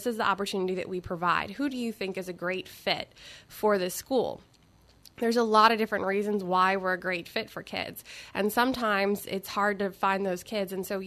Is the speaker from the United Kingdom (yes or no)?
no; Cincinnati, Ohio, United States; now in Baton Rouge, United States; Cincinnati, Ohio.